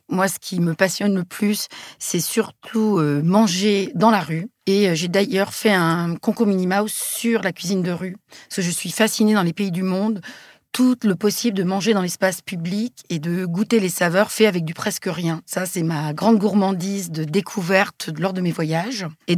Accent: England, United Kingdom; c'est pas possible, moi je suis anglaise.

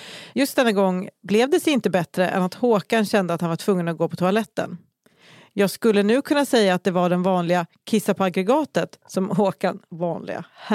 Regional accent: Västra Götaland County, Sweden; några händelser som utspelade sig under min uppväxt på Västgötaslätta.

